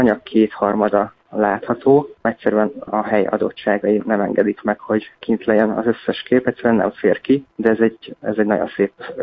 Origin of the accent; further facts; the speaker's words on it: Dunaújváros, Fejér, Hungary; én Dunajvárosban nőttem fel, és egy teljes mértékben, teljes egészében mesterséges város, ahol még a természeti környezet is tulajdonképpen telepített.